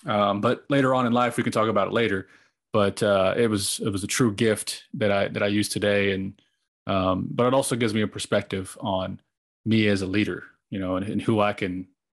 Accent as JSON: {"language": "English", "region": "Oklahoma", "country": "United States", "tie": "born or raised there", "said": "We did events, and like I grew up in Oklahoma."}